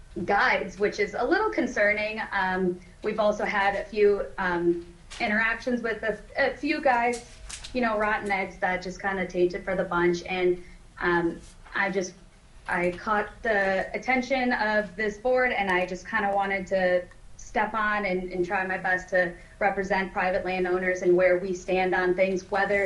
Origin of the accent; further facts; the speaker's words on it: Alaska, United States; My family owns a farm that I grew up on in Alaska. My primary residence and only residence that I own is in Alaska.